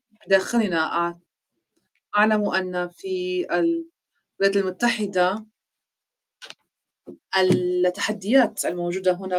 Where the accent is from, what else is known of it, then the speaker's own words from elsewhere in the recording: Palestine; وهذا من منظوري أنا من فلسطين